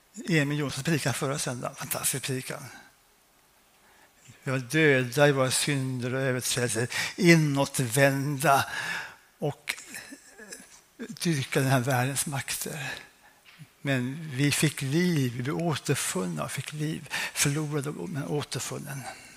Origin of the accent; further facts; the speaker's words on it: Norrköping, Östergötland, Sweden; när jag var ung i Norrköping. Pinsförsamlingen.